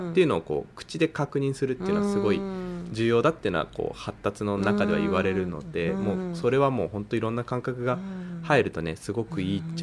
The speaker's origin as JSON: {"language": "Japanese", "town": "Gamagori", "region": "Aichi", "country": "Japan", "tie": "born or raised there", "said": "私の地元の蒲郡市とか、"}